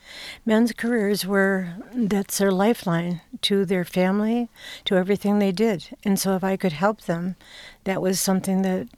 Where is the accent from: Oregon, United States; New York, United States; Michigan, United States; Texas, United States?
Michigan, United States; Detroit; I'm a Detroit girl. I was brought up in Detroit, and I love the city. I still love the city. I was brought up right off of Woodward and 7 Mile Road.